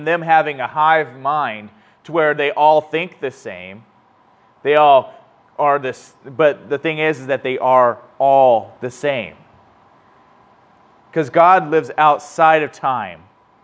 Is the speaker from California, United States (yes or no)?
yes; California, United States; We're both from the United States. We're both from California.